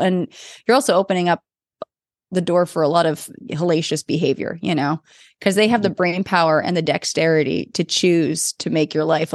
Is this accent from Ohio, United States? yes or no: no; Van Nuys, California, United States; born there; I was born in Van Nuys, conceived in Kentucky, but born in Van Nuys.